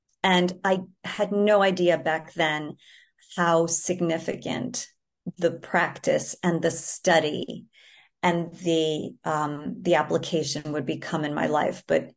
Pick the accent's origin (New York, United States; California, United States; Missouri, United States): New York, United States; and I'm a New Yorker, so it was very out of my comfort zone.